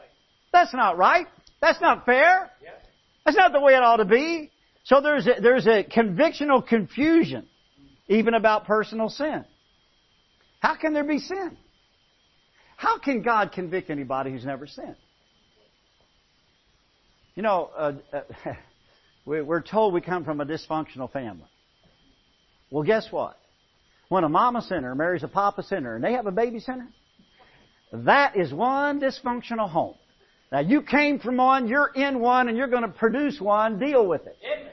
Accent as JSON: {"language": "English", "country": "United States", "tie": "born or raised there", "said": "Well, I grew up in the United States. My grandpa was a tobacco farmer."}